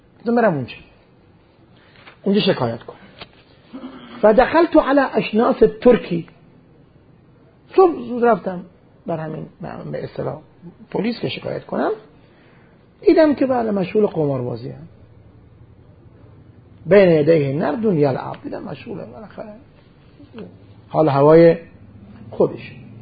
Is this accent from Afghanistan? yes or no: no; Qom, Iran; من اهل قم هستم، بالاخره هجرت کردم آمدم نجف